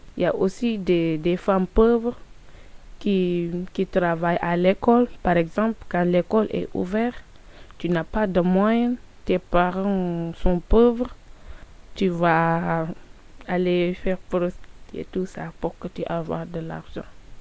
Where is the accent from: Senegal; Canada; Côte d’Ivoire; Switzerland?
Senegal; moved away as an adult; now in France; je suis sénégalaise, j'ai 19 ans et ça fait 8 mois que je suis en France.